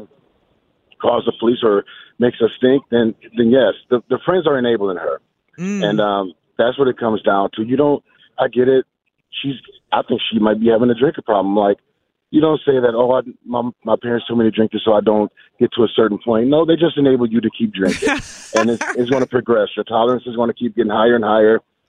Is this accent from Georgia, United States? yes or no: no; Detroit, Michigan, United States; I'm from Detroit, so families can be in a bar with their kids underage